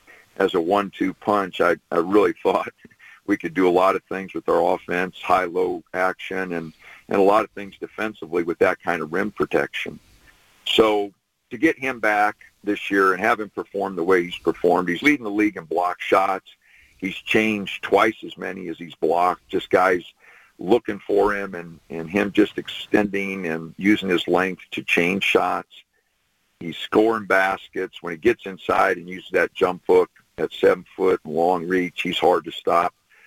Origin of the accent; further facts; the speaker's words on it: Wilber, Nebraska, United States; coming from a small town, I was comfortable doing that. But, and I love my hometown.